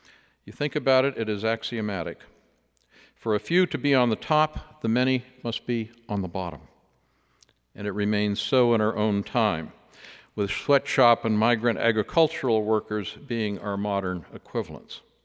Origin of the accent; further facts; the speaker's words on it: Longview, Washington, United States; I grew up in Longview, a small conservative town in Washington State, where my family owned a music and appliance store.